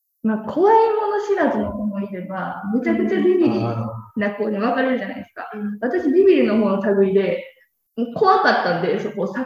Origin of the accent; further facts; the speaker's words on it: Kyoto, Japan; 地元は京都市内なんですけど